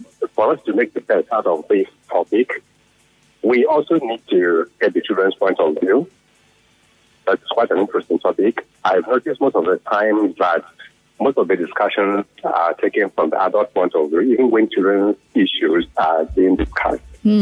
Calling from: Port Harcourt, Rivers, Nigeria; I'm calling from Port Harcourt.

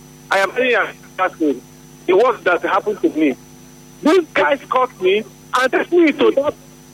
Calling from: Port Harcourt, Rivers, Nigeria; I'm calling from Port Harcourt.

